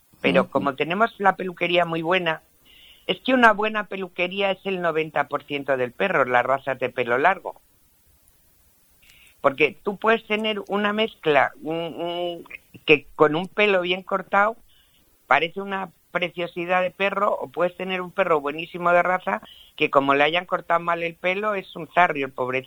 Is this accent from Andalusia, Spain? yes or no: no; Extremadura, Spain; yo soy extremeña, soy de pueblo